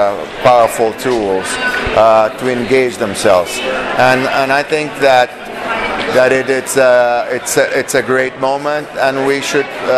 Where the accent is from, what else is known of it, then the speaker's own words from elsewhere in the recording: Brazil; English is a second language; I'm from Brazil.